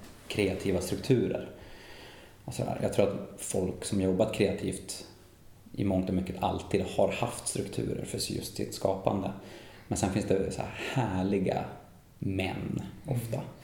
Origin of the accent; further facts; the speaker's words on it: Gävle, Gävleborg County, Sweden; det manliga idealet som jag växte upp med i Gävle